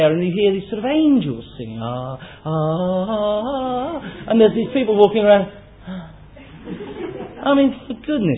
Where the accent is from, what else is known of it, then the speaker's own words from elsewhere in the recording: United Kingdom; Now, I'm British.